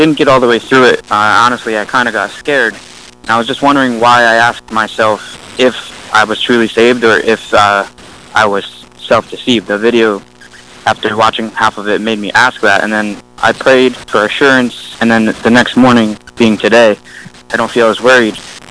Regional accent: Pennsylvania, United States; I'm from Pennsylvania.

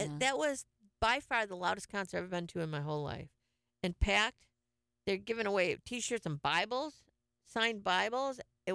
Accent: Detroit, Michigan, United States; I'm from Detroit. We had Joe Louis Arena, Cobo Hall.

